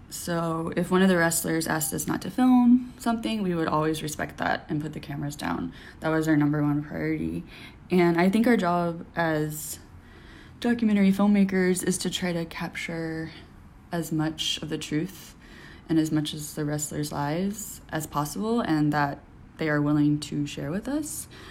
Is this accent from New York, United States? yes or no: no; Memphis, Tennessee, United States; I'm from Memphis.